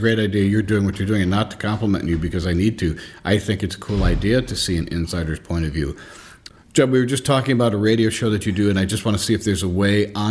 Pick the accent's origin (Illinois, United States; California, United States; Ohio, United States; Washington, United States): Ohio, United States; Cleveland; now in Milwaukee, United States; Because I'm from Cleveland.